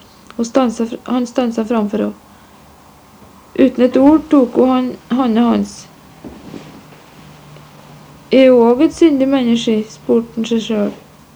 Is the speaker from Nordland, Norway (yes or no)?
yes; Brønnøy, Nordland, Norway; ja, jeg kommer fra Brønnøy kommune på grensa til Sømna. Det er altså ikke Brønnøysundmål, men det er Brønnøymål. Og kanskje nærmere Sømna enn akkurat Brønnøysund.